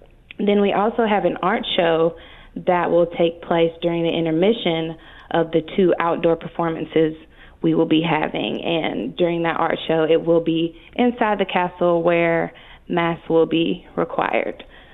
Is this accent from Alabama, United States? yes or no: yes; Mobile, Alabama, United States; I'm from Alabama, Mobile specifically, and I haven't seen anything like this back home.